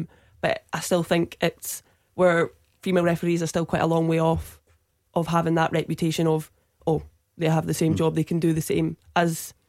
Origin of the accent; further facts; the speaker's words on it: Perth, Scotland, United Kingdom; Whereas now, you know, I'm from Perth, so within the Perthshire Amateur that I referee